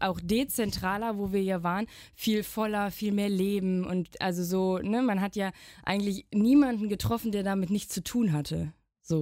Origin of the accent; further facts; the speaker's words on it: Hückeswagen, North Rhine-Westphalia, Germany; Aus Hückeswagen.